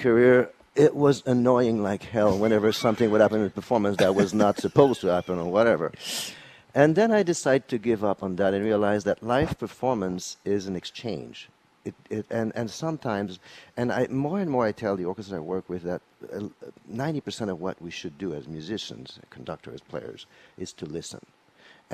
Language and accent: English; Canada; being Canadian